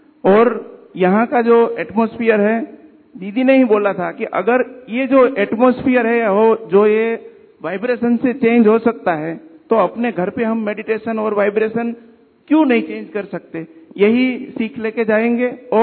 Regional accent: Surat, Gujarat, India; मैं सूरत से हूँ और गवर्नमेंट ऑफिसर हूँ।

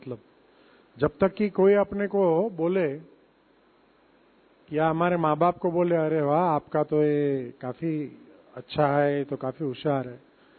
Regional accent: Mumbai, Maharashtra, India; मैं मुंबई शहर से हूं, बहुत सारे डीजे है वहां पे

